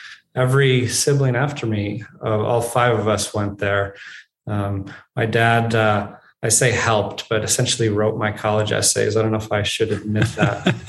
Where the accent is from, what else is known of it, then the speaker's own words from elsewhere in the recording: Chicago, Illinois, United States; born there; I was born in Chicago while my parents were in grad school.